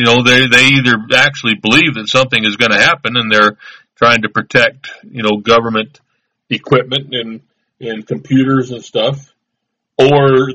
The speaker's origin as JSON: {"language": "English", "town": "Cody", "region": "Wyoming", "country": "United States", "tie": "born or raised there", "said": "Here is a place in my old hometown, Cody, Wyoming. I guess it was my hometown as long as I lived there, wasn't it? It was where my home was. Wasn't born there or nothing"}